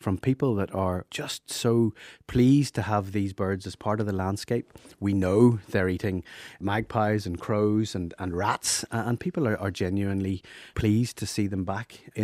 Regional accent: South Africa; also born or lived in Rhodesia (Zimbabwe); I grew up in South Africa, born in Rhodesia as it was then, and then to South Africa

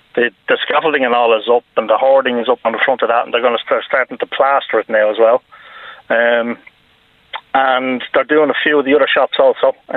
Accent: Rathfarnham, County Dublin, Ireland; I'm originally from Rafarnham

